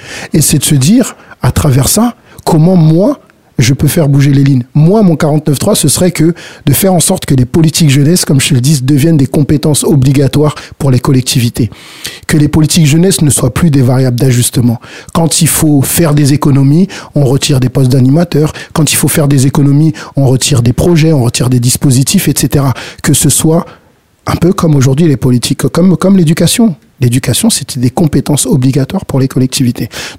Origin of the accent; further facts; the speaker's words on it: Cergy, Île-de-France, France; C'est vrai que je suis de Cergy